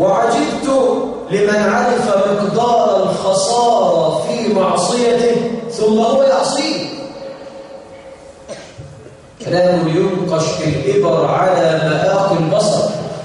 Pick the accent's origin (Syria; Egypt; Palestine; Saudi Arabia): Egypt; احنا عندنا في مصر